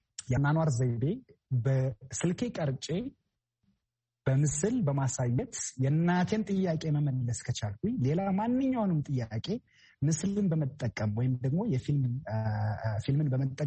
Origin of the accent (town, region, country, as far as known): Amhara, Ethiopia; born or raised there